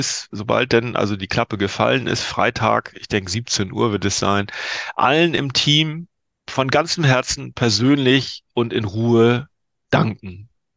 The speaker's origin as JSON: {"language": "German", "region": "Schleswig-Holstein", "country": "Germany", "tie": "born or raised there", "said": "in meine alte Heimat an die Ostsee"}